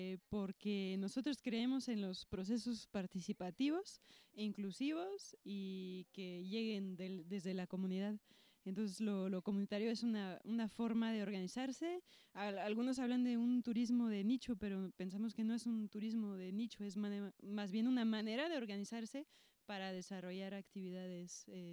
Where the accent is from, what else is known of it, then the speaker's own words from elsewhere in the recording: France; now in Mexico; soy francesa, pero los visito de México, donde trabajo con Ecoturismo Genuina.